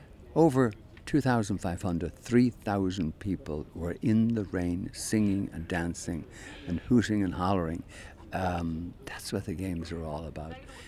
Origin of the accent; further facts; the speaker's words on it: Ireland; I mean, I grew up in Ireland, and growing up in Ireland, Sunday afternoon was quite simple.